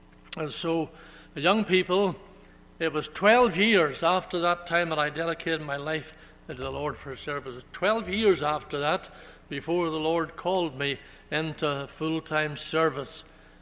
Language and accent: English; Northern Ireland, United Kingdom; moved away as an adult; also born or lived in Toronto, Canada; We emigrated from Ireland, Northern Ireland, to Toronto in 1963.